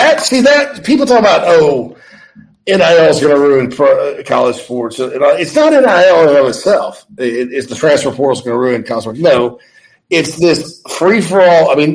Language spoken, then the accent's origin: English; Wichita, Kansas, United States; I'm from Wichita.